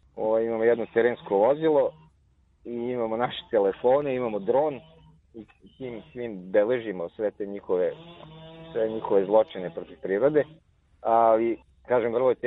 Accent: Petrovac na Mlavi, Southern and Eastern Serbia, Serbia; ja sam iz druge opštine, ja sam iz Petrovca na Mlavi

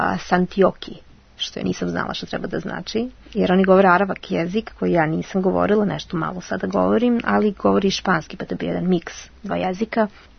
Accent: Belgrade, Serbia; born there; Ja sam rođena u Beogradu

